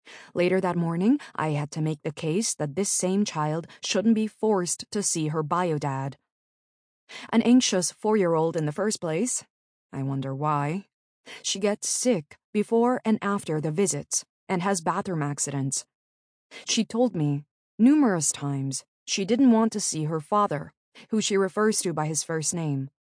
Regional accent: Novato, California, United States; I grew up in Novato, California, a town about 30 minutes north of San Francisco, the middle child of three.

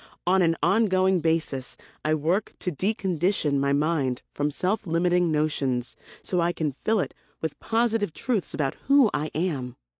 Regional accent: New York City, New York, United States; also born or lived in Lagos, Nigeria / Augusta, Georgia / Atlanta, Georgia; now in Houston, United States; I was born in Lagos, Nigeria, and immigrated to the United States at age 4. I grew up in New York City and Augusta, Georgia, in a two-parent, middle-income household.

